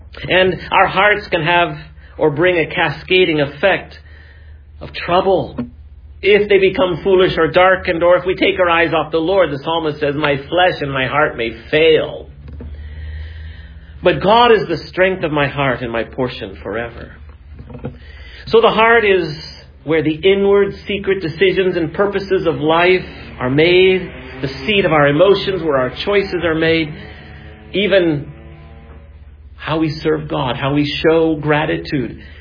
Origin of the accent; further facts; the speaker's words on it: Iowa City, Iowa, United States; one of the nicest restaurants in my hometown of Iowa City, Iowa.